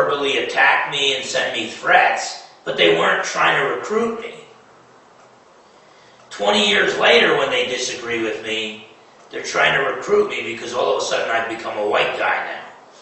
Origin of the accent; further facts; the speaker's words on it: New Jersey, United States; Do not assume if you're from the North, like I'm from New Jersey originally.